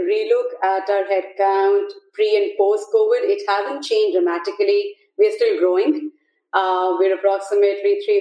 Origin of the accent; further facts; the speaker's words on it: India; I grew up in India